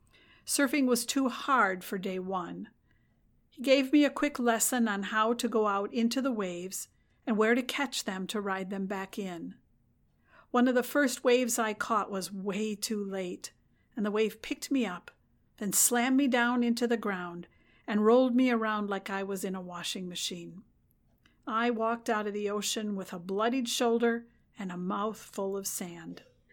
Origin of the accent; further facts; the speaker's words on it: Midwest, United States; I grew up in the Midwest. The only interaction I had with the ocean was through pictures, TV, or movies.